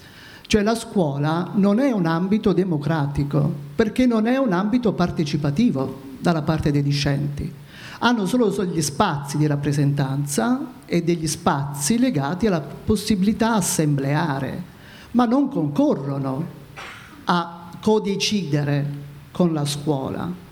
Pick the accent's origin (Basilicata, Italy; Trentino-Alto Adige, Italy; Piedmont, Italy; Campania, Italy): Basilicata, Italy; vengo dalla Basilicata.